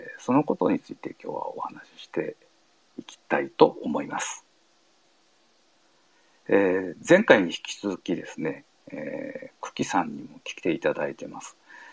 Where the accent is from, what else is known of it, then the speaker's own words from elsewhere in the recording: Minoh, Osaka, Japan; now in Hokkaido, Japan; 今は北海道に住んでるんですけど、生まれは大阪府なんですよね。